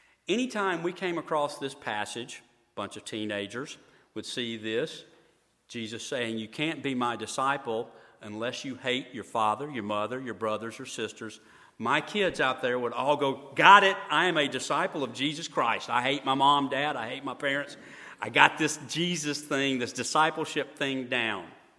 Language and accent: English; Mississippi, United States; Now, I've mentioned that I'm from Mississippi. For those of us who have grown up in the South and probably elsewhere